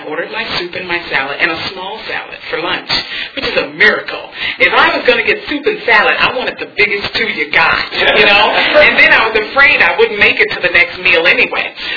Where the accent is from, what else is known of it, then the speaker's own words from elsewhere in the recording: Midwest, United States; You know, I'm from the Midwest. I didn't know what an appetizer was.